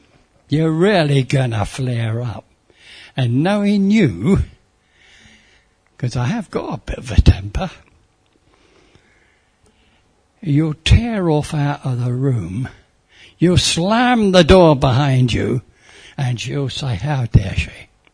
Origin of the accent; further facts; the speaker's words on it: England, United Kingdom; She said something to me, because I'm English.